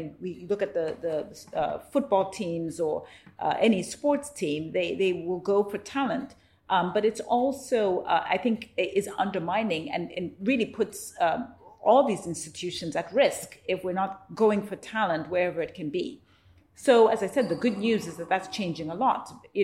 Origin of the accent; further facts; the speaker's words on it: Zambia; born there; I was born in Zambia post-colonial period.